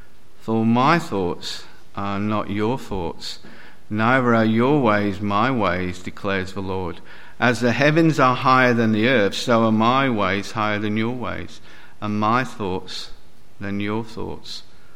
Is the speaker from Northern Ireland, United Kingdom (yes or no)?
yes; Northern Ireland, United Kingdom; also born or lived in England; now in Australia; I was born in Ireland, grew up in England, emigrated to Australia. I was a Roman Catholic, now I'm a Presbyterian minister.